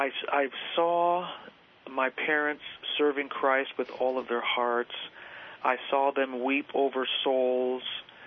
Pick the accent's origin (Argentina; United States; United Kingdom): Argentina; born or raised there; also born or lived in Costa Rica